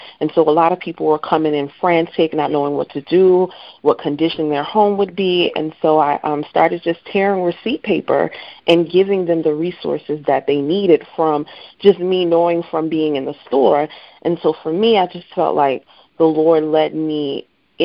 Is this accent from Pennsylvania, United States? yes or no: no; New Orleans, Louisiana, United States; and I was raised in New Orleans, so I went to school.